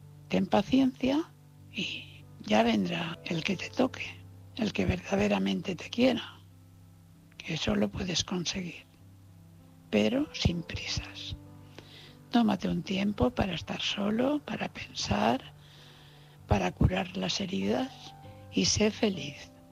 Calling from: Valencia, Valencian Community, Spain; de Valencia.

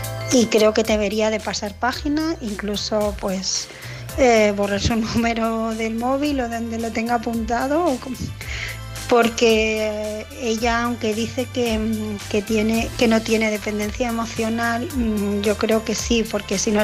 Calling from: Barcelona, Catalonia, Spain; de Barcelona

